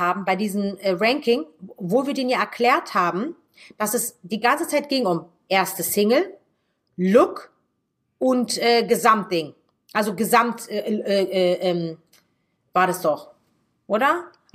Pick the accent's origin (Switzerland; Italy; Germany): Italy; Ich bin Italienerin